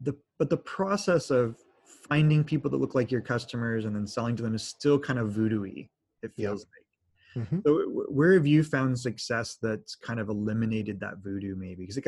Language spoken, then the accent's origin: English; Canada; We're both Canadian. We have some common background there.